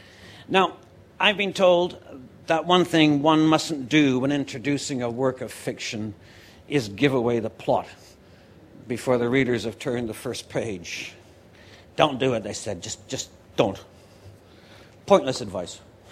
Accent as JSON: {"language": "English", "town": "Kampen", "region": "Overijssel", "country": "Netherlands", "tie": "born or raised there", "said": "if any of you have any friends from the Netherlands, mention my hometown, Kampen"}